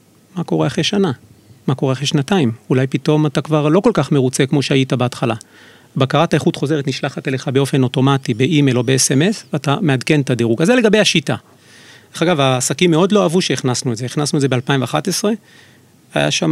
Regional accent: Jerusalem, Jerusalem District, Israel; אנחנו ירושלמים, התחלנו לעבור בשכונות בירושלים.

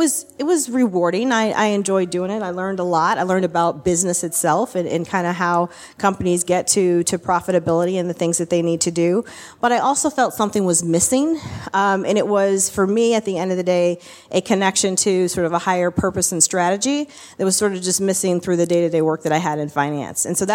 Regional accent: Michigan, United States; Yeah, so growing up in Michigan, everybody sort of worked at one of the big three at the time

